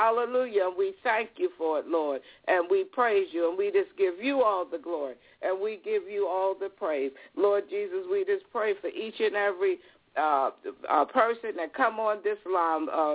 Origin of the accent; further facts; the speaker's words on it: Philadelphia, Pennsylvania, United States; now in California, United States; I'm from Philadelphia. You may have born me from Philadelphia. I had no idea that I was going to be in California